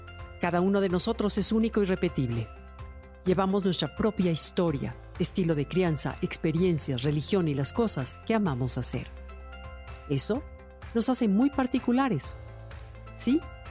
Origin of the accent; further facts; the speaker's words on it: Mexico; sí, soy mexicana. Mis hermanos y yo nacimos en el mismo país, en la misma ciudad. Crecimos juntos y fuimos a las mismas escuelas.